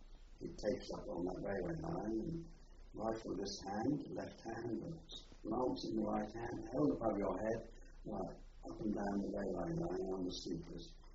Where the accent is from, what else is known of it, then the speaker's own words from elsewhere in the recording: East of England, United Kingdom; I was from Norfolk, two of us were from Norfolk.